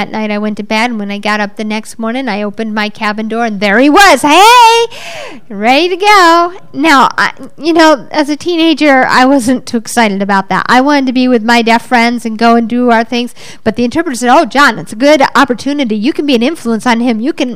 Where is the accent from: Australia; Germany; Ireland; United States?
United States; Orlando, Florida; Now, I hadn't said I was from Orlando in my testimony that morning.